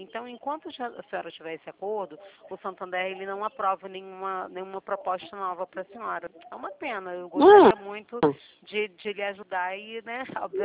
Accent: Rio de Janeiro, Brazil; eu sou do Rio.

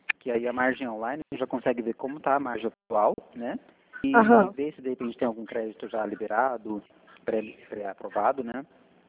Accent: Dourados, Mato Grosso do Sul, Brazil; Nós somos aqui de Dourados.

